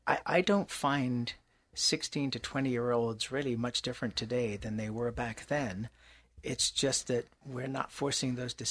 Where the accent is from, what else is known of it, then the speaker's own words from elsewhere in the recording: England, United Kingdom; now in United States; I grew up in England, where at age 16, you basically had to make a decision.